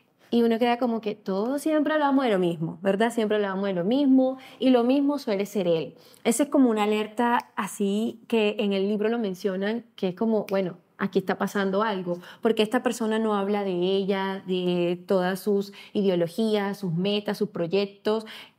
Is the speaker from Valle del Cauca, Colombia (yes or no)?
no; Barranquilla, Atlántico, Colombia; Soy de acá de Barranquilla, orgullosamente barranquillera.